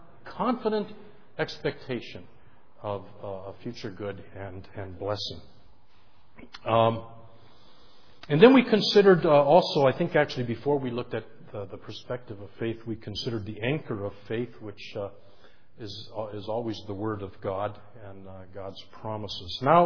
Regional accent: Detroit, Michigan, United States; when I was 17, 1967, if you remember, I was born and raised in Detroit

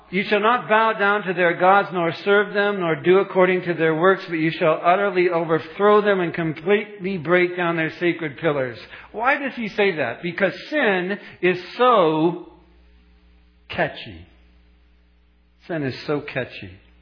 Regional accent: California, United States; I'm a tourist. I'm traveling internationally. I need a cheeseburger. I'm from California.

